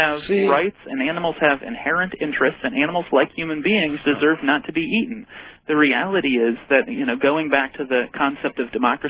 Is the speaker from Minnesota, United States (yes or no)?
yes; Minnesota, United States; Well, I grew up in Minnesota